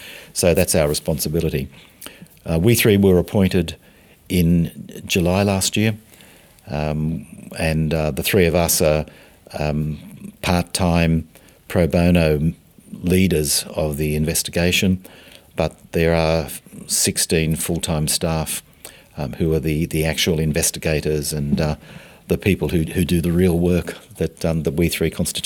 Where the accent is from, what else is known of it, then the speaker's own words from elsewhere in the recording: Australia; I'm from Australia.